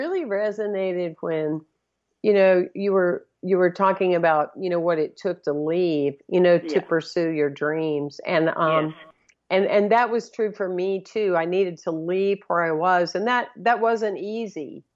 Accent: Southern United States, United States; when I see and hear how much you appreciate the life as a Southerner, it's like there's something within us as Southern people that are dedicated to our roots.

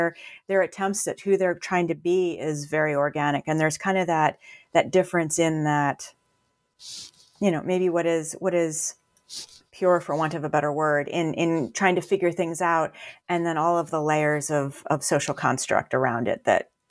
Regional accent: Florida, United States; So I grew up in South Florida.

